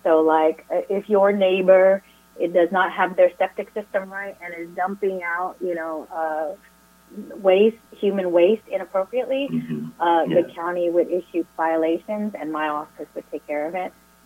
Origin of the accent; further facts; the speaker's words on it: Palacios, Texas, United States; I grew up in Palacios, which our demographic of Vietnamese people or Asian people is higher in Palacios than it is everywhere else in the county.